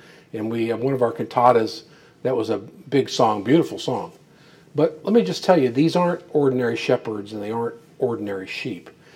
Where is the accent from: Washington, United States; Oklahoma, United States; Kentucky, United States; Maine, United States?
Kentucky, United States; Well, I'm from Kentucky.